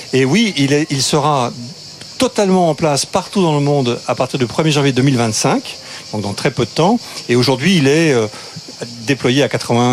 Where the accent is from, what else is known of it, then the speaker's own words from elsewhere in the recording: France; Moi, je suis français.